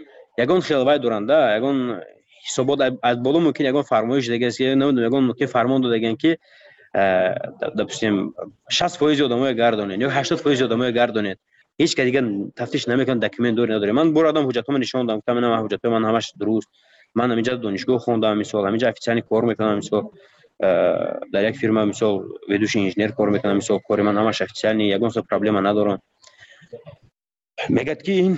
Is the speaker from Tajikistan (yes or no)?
yes; Tajikistan; من گفتم من تاجیکم گفتم از تاجیکستانم